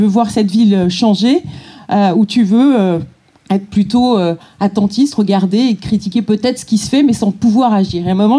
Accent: Le Mans, Pays de la Loire, France; born there; La ville donc où je suis née, sur Le Mans

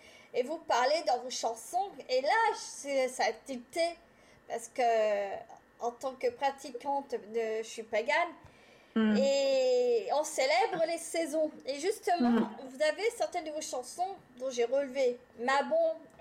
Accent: Lyon, Auvergne-Rhône-Alpes, France; Je tiens à vous préciser que je suis originaire de Lyon, hein, quand même.

